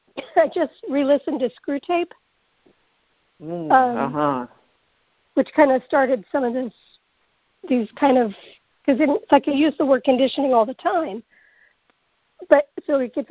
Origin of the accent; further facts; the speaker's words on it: Indiana, United States; stuff that I got from growing up in Indiana and, you know, the 1960s